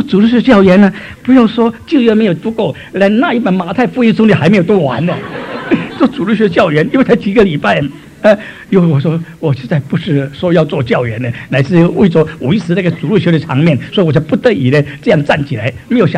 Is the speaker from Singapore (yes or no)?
yes; Singapore; 那么我是新加坡人，新加坡人很土了，